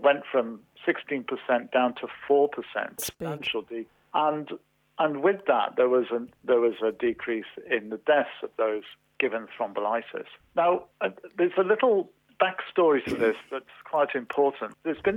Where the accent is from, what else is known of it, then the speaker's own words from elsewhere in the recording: United Kingdom; now in Australia; I, as you can tell from my accent, I came from the United Kingdom